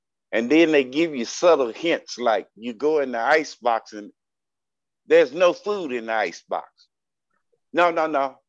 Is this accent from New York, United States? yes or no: no; Texas, United States; also born or lived in Houston; I'm from South Texas, a little town in South Texas, about 100 miles from the border. And I moved to Houston